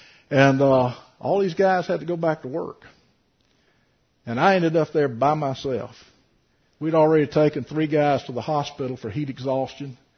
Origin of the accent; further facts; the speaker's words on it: Port St. Joe, Florida, United States; I grew up in Port St. Joe. I was born and raised there.